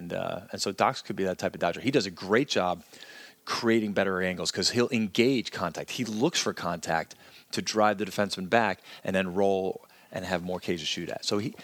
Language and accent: English; Syracuse, New York, United States; I'm from Syracuse, New York, so I appreciate the cool.